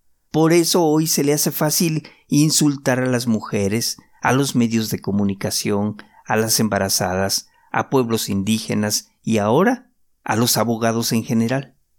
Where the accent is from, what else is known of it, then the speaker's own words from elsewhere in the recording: Mexico; Ni modo, así somos los mexicanos.